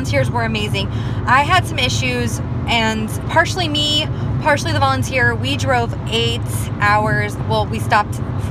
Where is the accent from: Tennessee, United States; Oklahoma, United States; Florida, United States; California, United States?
Florida, United States; So we are from Florida, and it was 30 degrees.